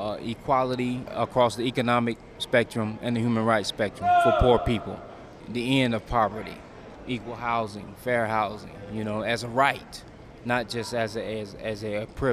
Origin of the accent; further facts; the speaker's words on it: Mobile, Alabama, United States; I came up here from Mobile, Alabama, in an isolated community where we are actually behind times in the sense of education, human rights, economics